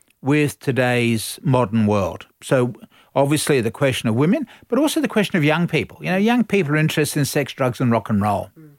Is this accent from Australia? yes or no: yes; Australia; But at the end of the day, we're all Australian.